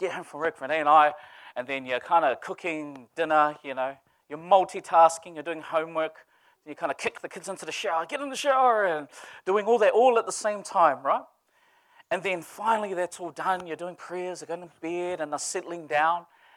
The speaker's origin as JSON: {"language": "English", "country": "Samoa", "first_language": "Samoan", "second_language": "English", "said": "Te ao manuia in my language, in my native tongue, in Samoan, our culture, which means good morning."}